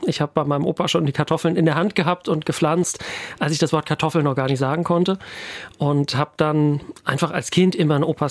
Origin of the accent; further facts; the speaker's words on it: Hesse, Germany; mit dem Land Hessen oder mit dem Kreis Offenbach, wo ich herkomme